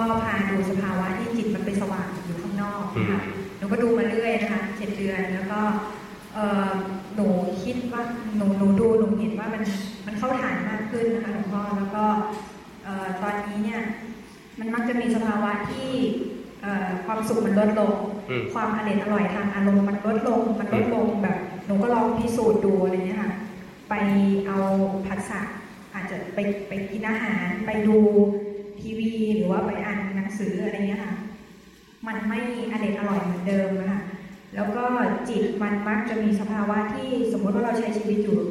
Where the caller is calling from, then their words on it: Chiang Rai, Thailand; หนูมาจากเชียงรายนะคะ